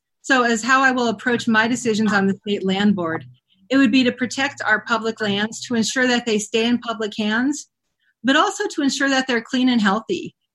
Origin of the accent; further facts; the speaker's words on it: Montana, United States; I grew up in Montana. I grew up on the dirt roads of our state, you know, riding my bike, riding horses in the woods